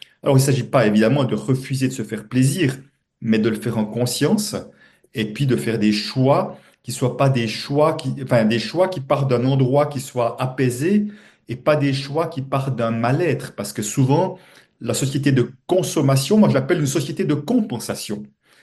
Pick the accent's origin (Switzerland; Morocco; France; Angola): Switzerland; dimanche chez nous en Suisse, c'était la fête des mères